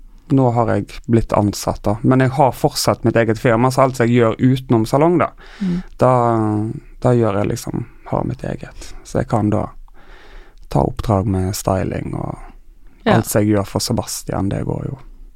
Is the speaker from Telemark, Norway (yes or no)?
no; Tysnes, Vestland, Norway; now in Oslo, Norway; Jeg skal hjem på ferie, men når jeg er på Tysnes så sier jeg jeg skal hjem til Oslo